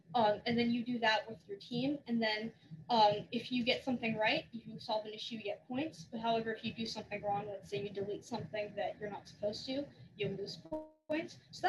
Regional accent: Morgantown, West Virginia, United States; also born or lived in California; So I was originally born in California, but we moved when I was really young. So I've lived most of my life in Morgantown, West Virginia, and that's where I currently live.

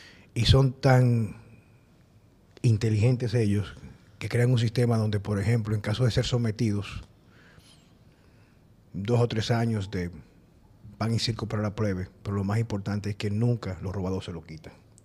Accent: Dominican Republic; en mi país, República Dominicana

